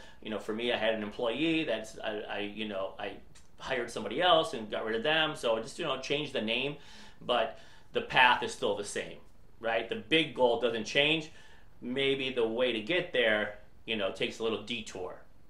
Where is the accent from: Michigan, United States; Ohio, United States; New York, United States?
Michigan, United States; a lot of people, I'm from Michigan, a lot of people growing up have always had the dream of, I want to retire in Florida or someplace warm.